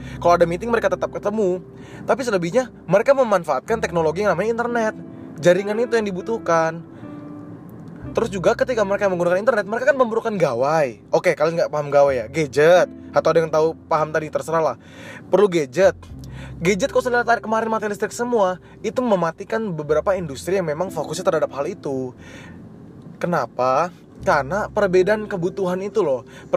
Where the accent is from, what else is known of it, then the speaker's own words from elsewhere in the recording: Samarinda, East Kalimantan, Indonesia; karena gue dari sana, gue dari Kalimantan, gue tahu Kalimantan gimana. Gue dari Samarinda nih bro, gue tahu gimana bentuk di sana.